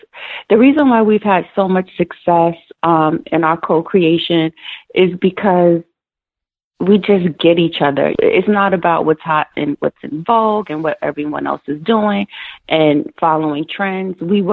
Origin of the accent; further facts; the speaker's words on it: Mount Vernon, New York, United States; born there; I was born in Mount Vernon, New York, to a Japanese and Jamaican mother and an African-American dad.